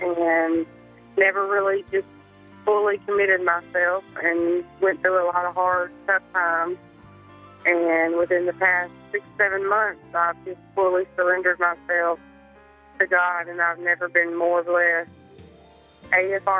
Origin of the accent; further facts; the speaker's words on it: Pine Bluff, Arkansas, United States; I'm from Pine Bluff, Arkansas.